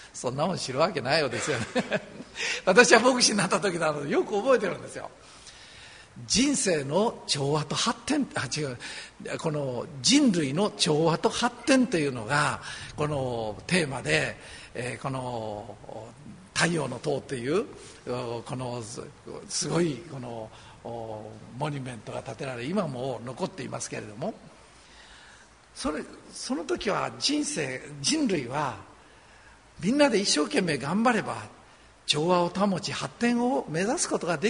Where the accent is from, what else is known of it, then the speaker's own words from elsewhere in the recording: Osaka, Japan; で私も大阪なので